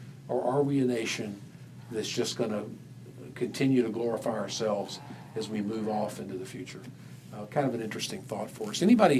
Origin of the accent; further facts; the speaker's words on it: United States; You know, but we're glad we're Americans and we're not British.